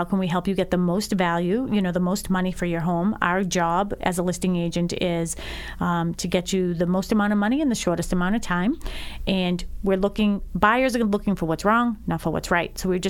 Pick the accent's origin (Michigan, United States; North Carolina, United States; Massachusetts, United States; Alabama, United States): Massachusetts, United States; Dorchester; Like, wait, you're from Braintree, I'm from Dorchester.